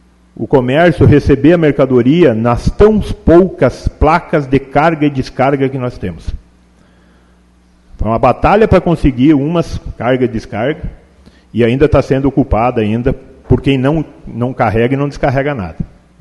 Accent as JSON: {"language": "Portuguese", "town": "Sobradinho", "region": "Rio Grande do Sul", "country": "Brazil", "said": "eu sou de Sobradinho"}